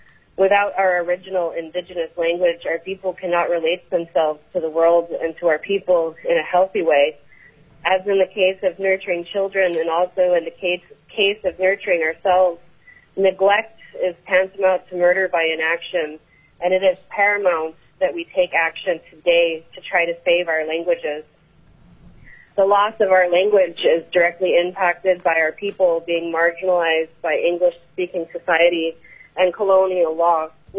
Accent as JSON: {"language": "English", "town": "Metlakatla", "region": "Alaska", "country": "United States", "said": "I am here today representing myself. I'm from Metlakatla, Alaska."}